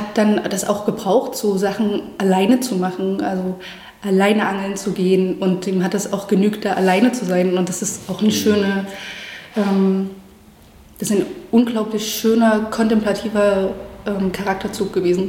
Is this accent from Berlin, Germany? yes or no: no; Chemnitz, Saxony, Germany; Also wir sind ja dann in Chemnitz aufgewachsen. Ich habe auch eine ganze Weile bei meiner Oma auch gelebt.